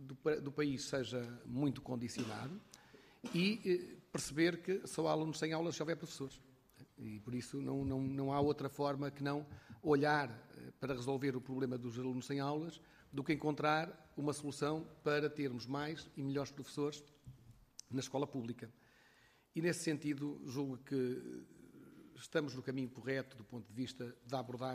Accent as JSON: {"language": "Portuguese", "region": "Viseu", "country": "Portugal", "said": "Eu também sou professor de carreira, estive deslocado no Alentejo, sou de Viseu, estive no Alentejo, estive na Madeira, estive na Beira Baixa"}